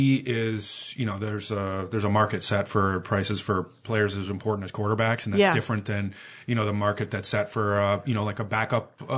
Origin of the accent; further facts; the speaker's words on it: Wisconsin, United States; No, I'm from Wisconsin.